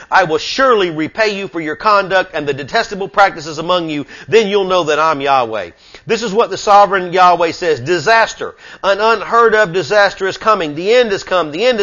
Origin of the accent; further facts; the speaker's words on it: United States; That's us. That's the United States. We're the shameful nation.